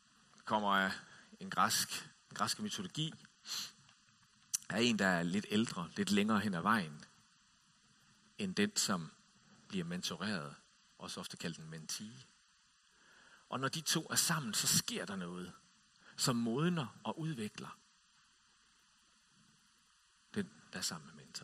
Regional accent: Region of Southern Denmark, Denmark; Den lå tæt ved der, hvor jeg voksede op. Og i 1984, der var jeg 12 år.

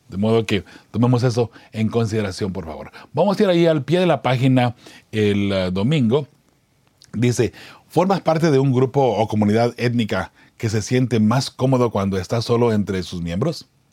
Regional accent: Zacatecas, Mexico; born there; yo soy mexicano. Mucha gente piensa que soy nicaragüense, no sé por qué. Soy mexicano, 100%. Nacido en Zacatecas, para ser más exactos, ¿no? Mexicano y orgullosamente mexicano.

